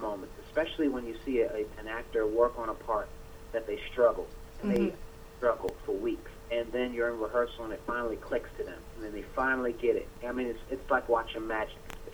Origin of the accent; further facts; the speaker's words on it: Yonkers, New York, United States; I grew up in Yonkers, and I went to school down south, and so spent a good bit of years down there. And I've been back in New York since last October